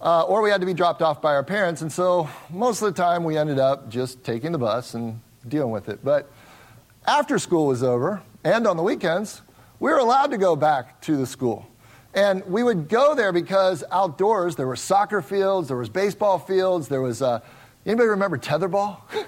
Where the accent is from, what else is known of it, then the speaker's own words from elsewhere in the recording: Cincinnati, Ohio, United States; now in Las Vegas, United States; And I grew up in Cincinnati, Ohio, our homes in Cincinnati, Ohio had, you know, much bigger yards than what we have here in Vegas.